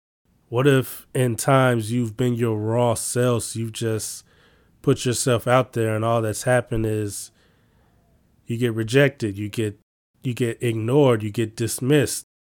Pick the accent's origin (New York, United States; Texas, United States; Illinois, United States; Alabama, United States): Illinois, United States; Chicago; I'm from Chicago.